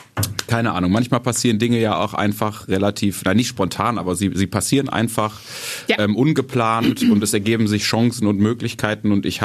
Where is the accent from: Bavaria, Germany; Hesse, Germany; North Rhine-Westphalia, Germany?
North Rhine-Westphalia, Germany; Mülheim an der Ruhr; also Radio zu machen für meine Heimatstadt, endet damit ja auch